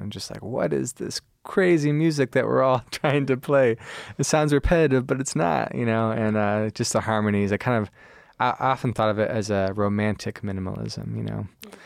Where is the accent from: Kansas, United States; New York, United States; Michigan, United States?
Michigan, United States; Fenton; also born or lived in St. Louis; I actually grew up on the east side of the state of Michigan, so around the Flint, Ann Arbor area, somewhere between there, a little suburb called Fenton.